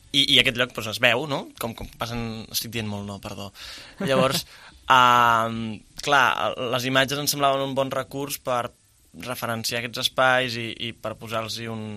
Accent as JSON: {"language": "Catalan", "town": "Igualada", "region": "Catalonia", "country": "Spain", "said": "nosaltres tots cinc som d'Igualada"}